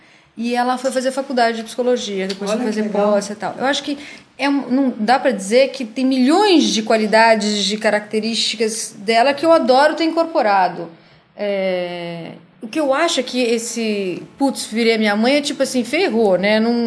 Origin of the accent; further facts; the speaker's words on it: Brazil; born there; Nasci no Brasil.